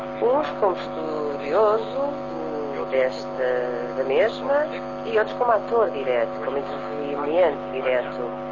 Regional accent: Estoril, Lisbon, Portugal; Nasci nesta cidade, Lisboa, e passei parte inesquecível da minha infância no Estoril.

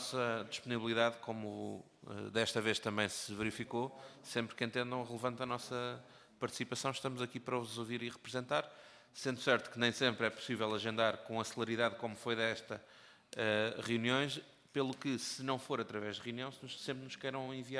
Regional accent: Portugal; como cidadãos interessados e como portugueses interessados também

